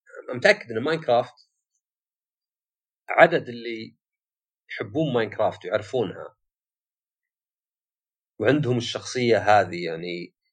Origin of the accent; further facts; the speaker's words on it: Saudi Arabia; ولا شيء عندنا في السعودية بالذات ولا ذا، بس هذا الفرق.